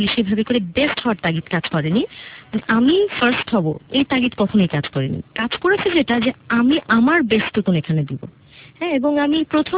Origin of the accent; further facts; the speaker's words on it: Dhaka, Dhaka Division, Bangladesh; also born or lived in Chittagong; আমার জন্ম চিটাগাংয়ে, তো সেখানে আমার বাবা চাকরি করতেন। আমার জন্মের দেড় মাসের মাথায় আমার বাবা ঢাকায় চলে আসেন।